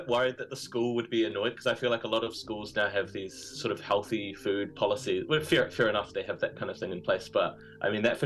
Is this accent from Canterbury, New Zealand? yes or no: yes; Christchurch, Canterbury, New Zealand; I grew up in Christchurch as well.